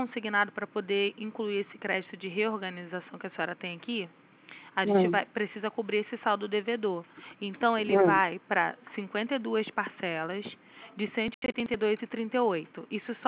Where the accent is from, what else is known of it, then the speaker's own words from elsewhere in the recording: Rio de Janeiro, Brazil; Sou do Rio.